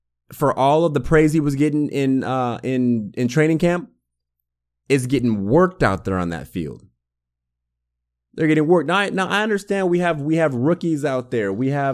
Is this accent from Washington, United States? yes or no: yes; Bremerton, Washington, United States; I'm born and raised in Bremerton, okay? I took the ferry across. We used to have season tickets in the Kingdome.